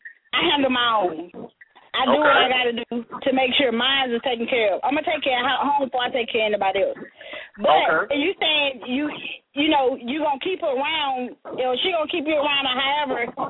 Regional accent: Louisiana, United States; I'm from Louisiana. But I don't get in relationships.

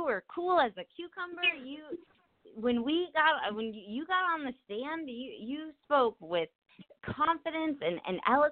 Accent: Nebraska, United States; So you're from Pennsylvania and I'm from Nebraska

